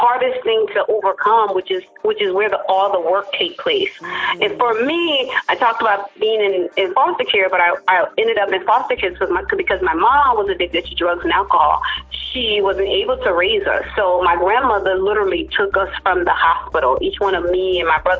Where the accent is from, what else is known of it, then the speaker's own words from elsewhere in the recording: Charleston, South Carolina, United States; accent: Gullah; I grew up in foster care in the state of South Carolina, and I'm a Southern girl, born and raised in the South. Can't imagine living any place else. So if you hear a little twang in my voice, I'm from Charleston. It's called Gullah.